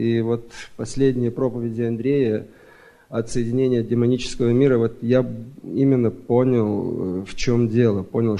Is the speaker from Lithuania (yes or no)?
yes; Lithuania; Russian is a second language; now in Belgium; я литовец, живу в последнее время в Бельгии.